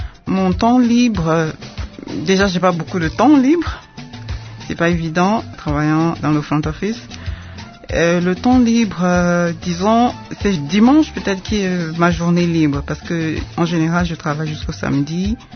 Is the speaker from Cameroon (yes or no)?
yes; Cameroon; Bien avant la MONUSCO, je travaillais au Cameroun. Je suis camerounaise de nationalité.